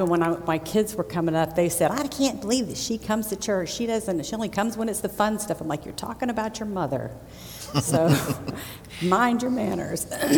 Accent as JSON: {"language": "English", "town": "Fort Walton Beach", "region": "Florida", "country": "United States", "tie": "born or raised there", "said": "I'm from Fort Walton. I moved here with my family when I was in the sixth grade, so I am a Kenwood Bulldog, a Prior Pirate, and a Choctahatchee Indian by education"}